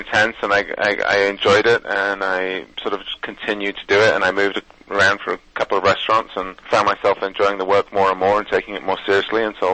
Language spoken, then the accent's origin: English; North West England, United Kingdom; Yeah, actually I'm from Cheshire